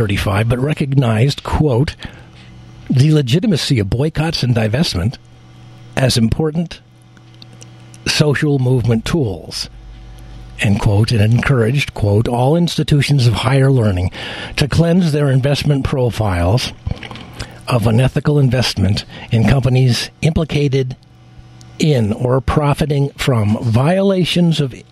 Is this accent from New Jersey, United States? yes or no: no; California, United States; In my home state of California